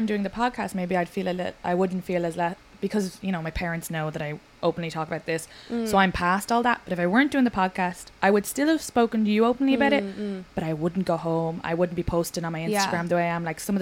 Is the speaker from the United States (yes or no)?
no; Ireland; as an Irish woman I struggle with that, where I'm like, why are you getting upset about that?